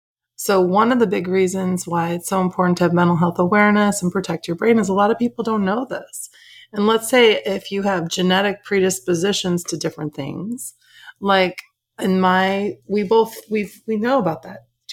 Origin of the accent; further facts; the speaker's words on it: Chicago, Illinois, United States; I grew up in the Chicago area. We love the Bulls, the Bears, the Sox, the Cubs.